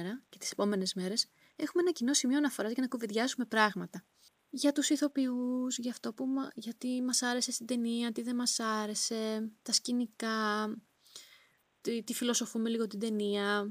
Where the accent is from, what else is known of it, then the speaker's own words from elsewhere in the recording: Livadeia, Central Greece, Greece; που λένε και στο χωριό μου στη Λιβαδιά